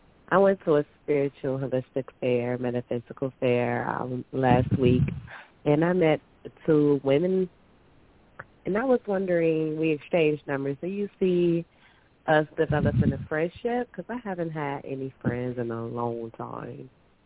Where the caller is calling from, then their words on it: Michigan, United States; I'm calling from Michigan.